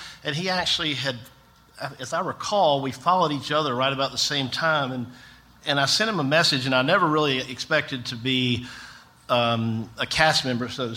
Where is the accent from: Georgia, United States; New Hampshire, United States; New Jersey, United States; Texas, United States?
Georgia, United States; Tifton; I grew up in South Georgia in Tifton, where Payne's grandmother now lives.